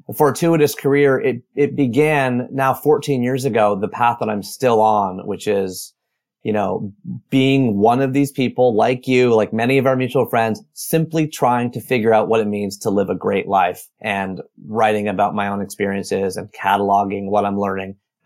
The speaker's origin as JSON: {"language": "English", "town": "Oshawa", "region": "Ontario", "country": "Canada", "tie": "born there", "said": "I was born in Oshawa, Ontario, Canada, just an hour east of Toronto in 1979."}